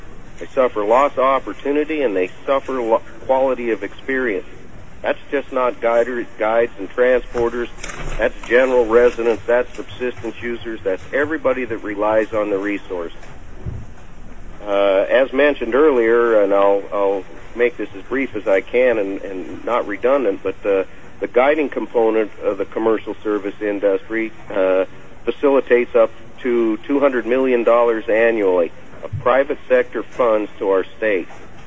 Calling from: King Salmon, Alaska, United States; I'm calling you from King Salmon out here on a snowy, cold Bristol Bay afternoon.

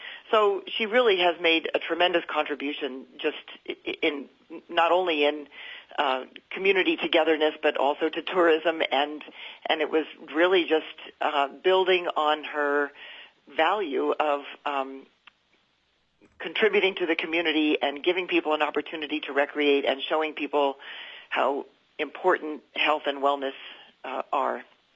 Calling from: Cordova, Alaska, United States; I'm calling in from Cordova.

